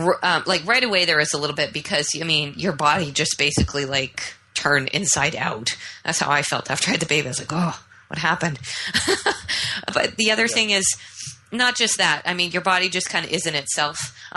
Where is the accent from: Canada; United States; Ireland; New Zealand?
Canada; I'm Canadian. Women in Canada get a year off after they have a baby.